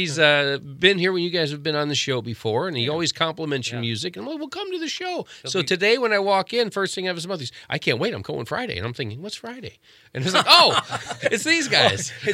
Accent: Ghent, Flanders, Belgium; Yeah, Belgian chocolate. I'm Belgian.

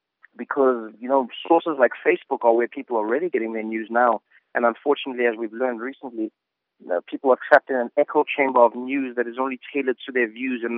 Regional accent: South Africa; I was unlucky in that we didn't get many comedy shows like that growing up in South Africa

